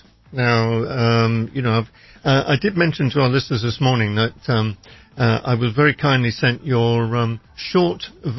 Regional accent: Romford, London, United Kingdom; born there; also born or lived in Upminster; I was born in a place called Romford. I don't know if you're aware that is. And I lived for many years in a place called Upminster, which was on the end of the district line going out of London.

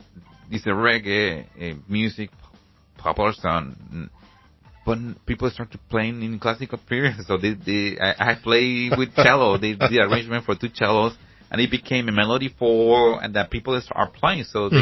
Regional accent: Panama; I grew up in Panama, and reggae or reggaeton, whatever genre it is, or the cousins of them or the brothers of the genre are, it's part of now Panama's culture.

